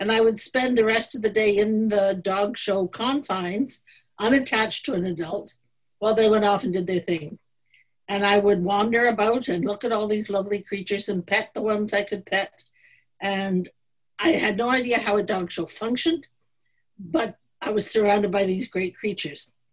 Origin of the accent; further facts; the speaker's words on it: Toronto, Ontario, Canada; We always had a dog, but we lived in Toronto. I grew up in Cabbage Town.